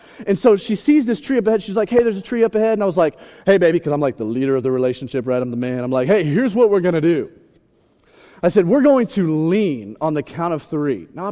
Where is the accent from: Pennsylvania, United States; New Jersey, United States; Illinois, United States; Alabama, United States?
Alabama, United States; I felt a little bit like a redneck, kind of at home, you know, because I grew up in Alabama.